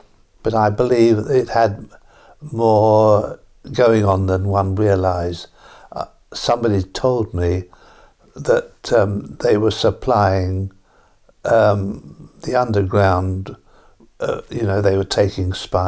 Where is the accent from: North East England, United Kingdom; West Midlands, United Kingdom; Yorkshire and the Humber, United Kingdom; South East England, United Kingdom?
Yorkshire and the Humber, United Kingdom; Sheffield; born there; I was born in Sheffield on the 19th of July 1918.